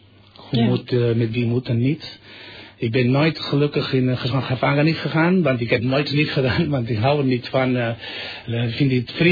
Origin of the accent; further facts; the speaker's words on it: Barcelona, Catalonia, Spain; Dutch is a second language; now in Netherlands; Nee, ik kom van Barcelona, Spanjaard.